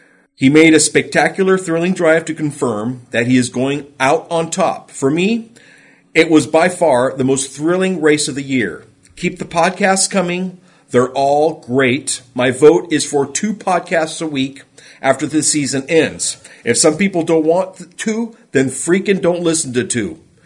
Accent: Australia; But hey, I'm an Australian, so who am I to talk about accents?

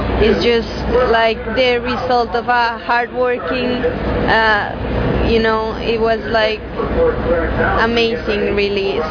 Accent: Bogota, Bogotá Capital District, Colombia; English is a second language; I'm from Bogota, the capital, and I'm still living there.

